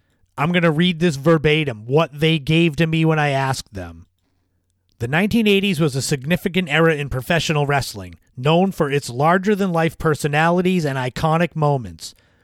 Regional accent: Northeast, United States; I won't lie, growing up in the Northeast, I typically only saw WWF

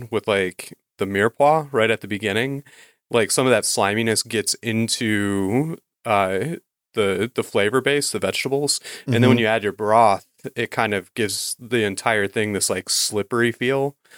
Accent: the South, United States; Like, I'm a chef from the South, and okra is a huge Southern ingredient

